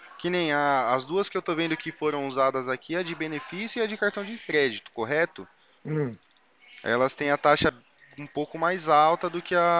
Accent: São Paulo, Brazil; Eu sou do interior de São Paulo, eu resido na cidade de Itu.

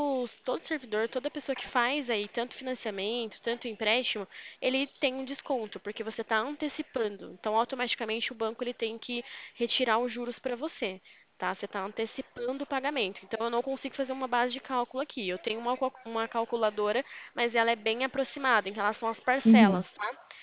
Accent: Limeira, São Paulo, Brazil; Eu sou aqui de Limeira, São Paulo, tá? O meu escritório fica aqui

